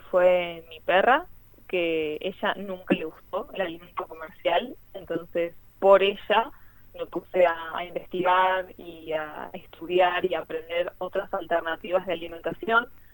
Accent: Bariloche, Río Negro, Argentina; Vivo acá y soy de acá. Estoy en Bariloche, que hace bastante frío.

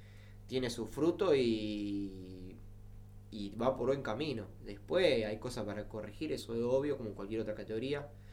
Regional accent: Santa Fe, Argentina; hoy en día la mayoría somos todos de Santa Fe

